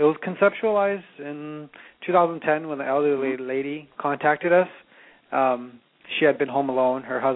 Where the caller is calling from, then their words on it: Los Angeles, California, United States; Oh, we're actually calling from Los Angeles.